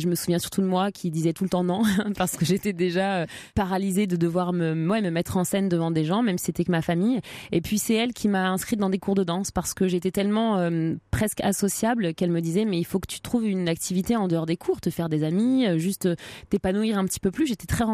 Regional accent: Trappes, Île-de-France, France; je le ressentais déjà très jeune lorsque je disais que je venais de Trappes

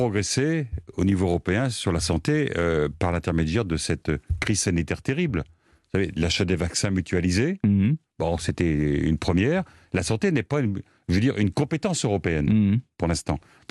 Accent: Hauts-de-France, France; moi je suis originaire du Nord, j'ai fait tout mon parcours professionnel dans le Nord, je connais très bien ce département

